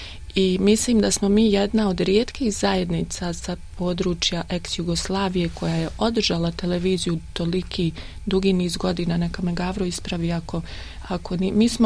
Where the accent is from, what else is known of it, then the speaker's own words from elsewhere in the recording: Tuzla, Federation of Bosnia and Herzegovina, Bosnia & Herzegovina; now in Australia; ja sam iz Tuzle, tako da nismo nikad se prije znali